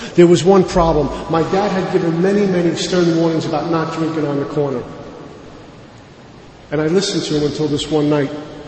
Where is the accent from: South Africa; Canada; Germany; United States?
United States; Brooklyn, New York; I grew up in Bensonhurst, Brooklyn. Like, you couldn't tell by the way I was talking, right?